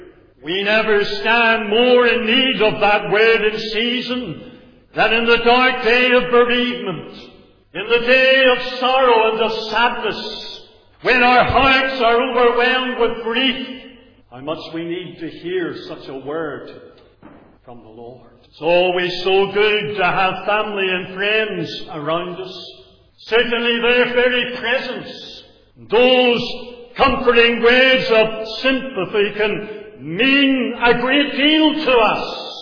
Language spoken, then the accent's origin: English; Northern Ireland, United Kingdom; I was brought up in Presbyterianism, and I sat there Sunday after Sunday, year in and year out, in different Presbyterian churches in County Down